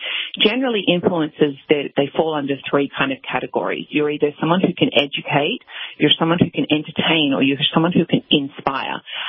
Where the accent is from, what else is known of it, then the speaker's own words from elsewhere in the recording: Australia; Yeah, no, you're correct. The first time I'm from Australia.